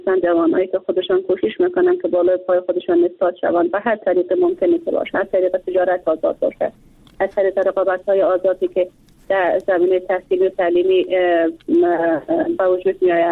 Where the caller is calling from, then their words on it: Bamyan, Afghanistan; از ولایت بامیان هستم،